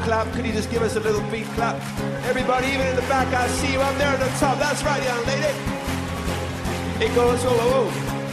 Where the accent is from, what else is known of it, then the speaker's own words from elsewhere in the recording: England, United Kingdom; I don't want to talk too much because I'm English and sound like an idiot.